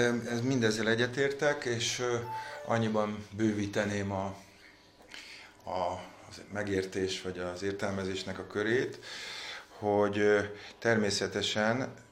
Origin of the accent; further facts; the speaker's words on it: Budapest, Hungary; ahol én is nőttem, nevelkedtem, tehát ez a Móricz Zsigmond körtelés környéke